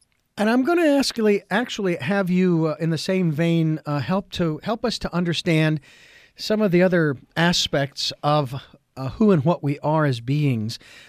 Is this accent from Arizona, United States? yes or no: yes; Phoenix, Arizona, United States; Remember, I'm from Phoenix, Arizona, where it was always over 195.